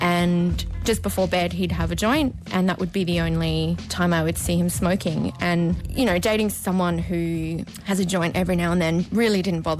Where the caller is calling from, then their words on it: Byron Bay, New South Wales, Australia; from Byron Bay, and I dated a stoner.